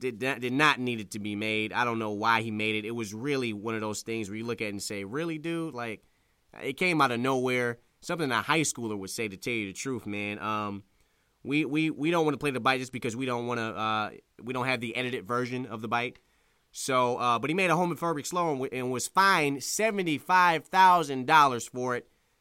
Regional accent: United States; I actually had a playground right across the street from where I grew up on Granville and Joy Road, but at St. Suzanne High School.

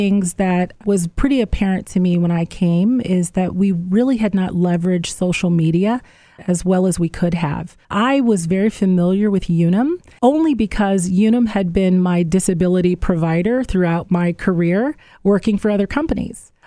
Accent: Oberlin, Ohio, United States; I am originally from Oberlin, Ohio, and was working in downtown Cleveland and was ready for my next opportunity.

